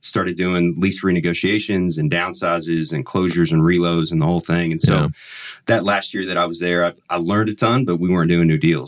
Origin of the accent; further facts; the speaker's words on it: Gainesville, Florida, United States; So, born and raised in Gainesville